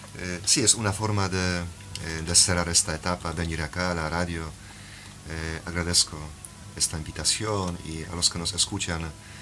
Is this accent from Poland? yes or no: yes; Poland; Spanish is a second language; now in Argentina; A los polacos también gusta mucho fútbol, pero sí, no tenemos éxitos como Argentina. Y no hablamos tanto de fútbol como acá.